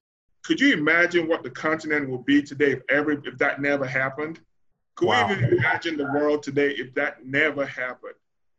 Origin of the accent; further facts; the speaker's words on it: Nigeria; moved away; when I was growing up in Nigeria, I never learned about